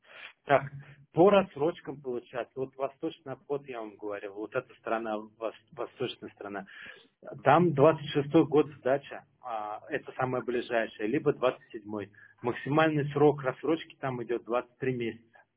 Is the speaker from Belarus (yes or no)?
no; Ural, Russia; Я с Урала.